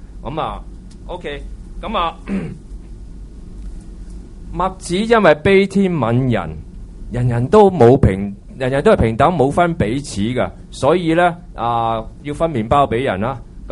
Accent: China; 对于我们中国人来说，尤其是我们中国人，我们有难度的。

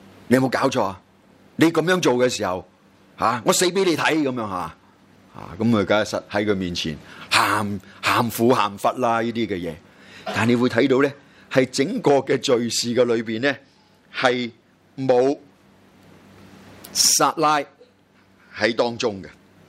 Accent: Guangdong, China; accent: Cantonese; 用我们广东话来讲

